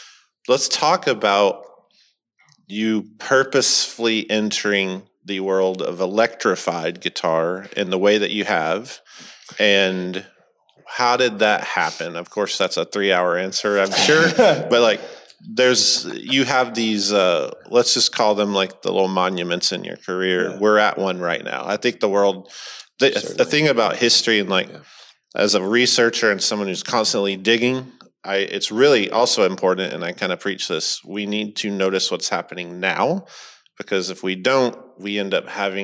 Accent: Alabama, United States; now in Kansas City, United States; As someone from Alabama that now lives in Kansas City

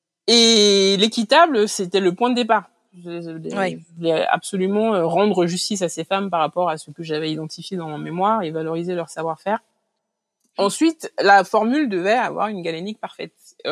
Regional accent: Benin; ça m'a rappelé mon enfance au Bénin

